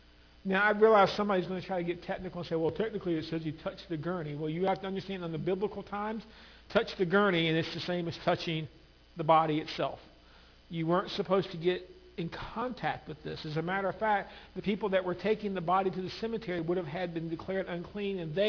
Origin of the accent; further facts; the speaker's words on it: United States; I'm an American. I'm free.